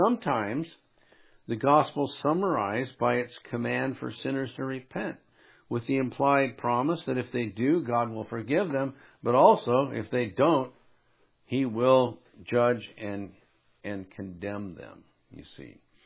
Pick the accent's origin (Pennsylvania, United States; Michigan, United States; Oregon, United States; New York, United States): Oregon, United States; Salem; I grew up in Salem, but I'd come over here with my dad